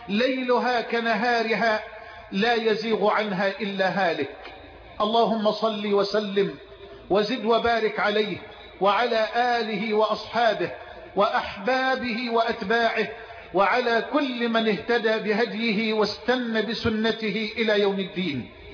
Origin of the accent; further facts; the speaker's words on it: Egypt; بلدنا مصر